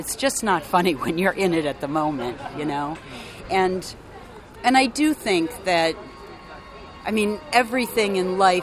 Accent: United States; now in Canada; Like, I can move wherever I want. I'm an American.

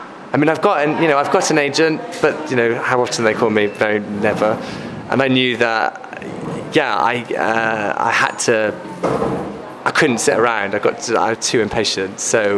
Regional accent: Llanidloes, Wales, United Kingdom; I'll do a show about my hometown of Llanidloes

